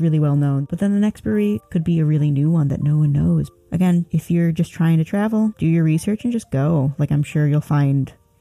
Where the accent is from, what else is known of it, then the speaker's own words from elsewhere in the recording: Illinois, United States; I am from Illinois originally, and Chicago has a long list of beer bars and breweries that I could recommend.